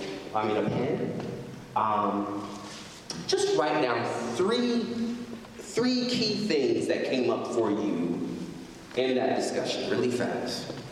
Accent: East Coast, United States; I'm from the East Coast, so anything mid-Atlantic, New York to Baltimore, I'm kind of very familiar with.

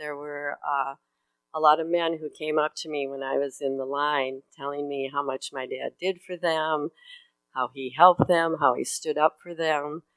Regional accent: Madison, Wisconsin, United States; I was raised in Madison, Wisconsin, in a very working class neighborhood.

